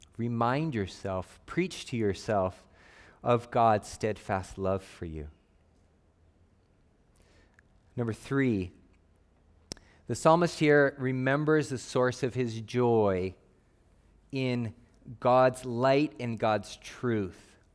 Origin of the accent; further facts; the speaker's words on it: Phoenix, Arizona, United States; I grew up in Phoenix, Arizona.